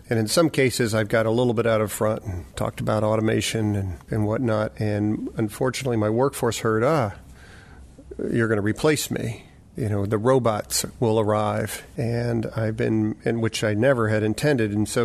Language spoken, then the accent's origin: English; United States; I'm a American male, so I'm watching something on SportsCenter.